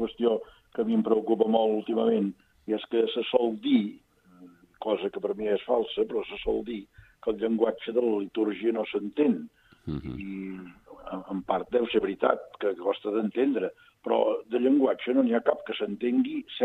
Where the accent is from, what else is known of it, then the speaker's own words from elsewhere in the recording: Olot, Catalonia, Spain; jo soc d'Olot i recordo Sant Esteve d'Olot, la meva parròquia, la parròquia d'Olot, la principal